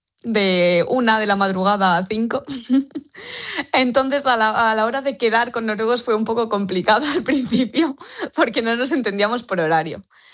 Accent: Spain; A mí el verano me parece una maravilla, pero yo estoy hablando como española.

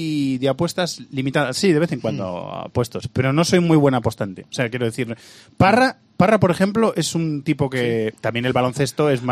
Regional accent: Cuenca, Castilla-La Mancha, Spain; Yo soy de Cuenca capital.

